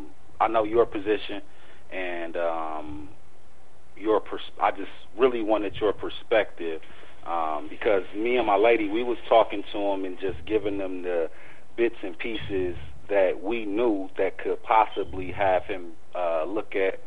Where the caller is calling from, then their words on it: Milwaukee, Wisconsin, United States; I'm chiming in from Milwaukee. In Milwaukee, Wisconsin, we have something called Job Corps.